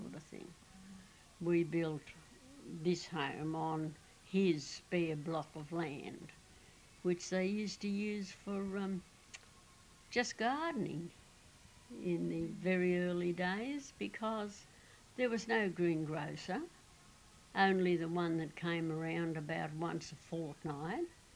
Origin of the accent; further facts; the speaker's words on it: Dubbo, New South Wales, Australia; born there; I was born on the 7th of August 1920 at the Western Districts of Dubbo. I am an Australian.